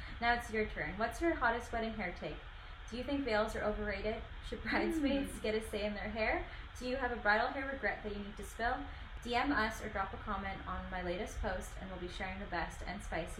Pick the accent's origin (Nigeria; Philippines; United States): Philippines; because I'm Filipino, and I don't know, I'm Asian, and maybe she was assuming that I was Japanese